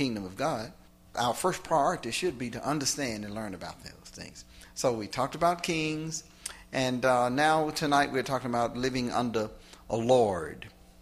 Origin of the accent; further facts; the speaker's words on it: United States; growing up in the United States, we didn't grow up under a kingdom.